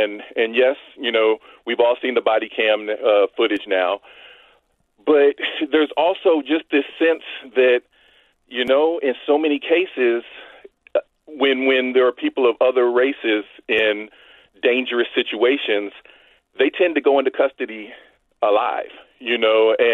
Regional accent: Ohio, United States; I'm actually from Ohio.

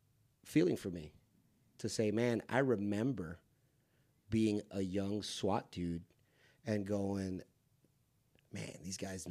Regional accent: Kissimmee, Florida, United States; So I grew up in Kissimmee, by the way. So, you know, I'm from Central Florida.

